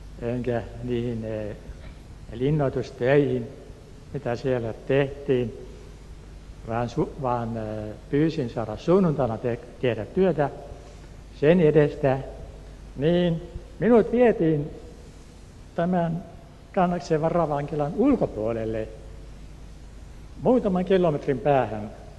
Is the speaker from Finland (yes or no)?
yes; Turku, Southwest Finland, Finland; Minä olen Turusta.